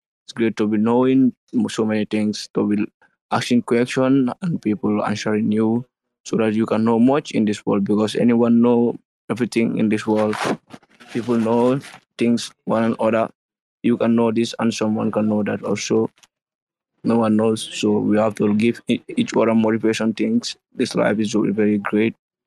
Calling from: Gambia; And I'm greeting from the Gambia, West Africa. … I'm so glad to be here.

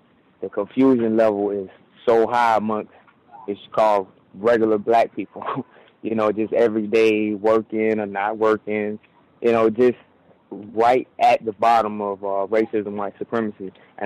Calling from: Florida, United States; I'm calling from Ground Zero … from South Florida.

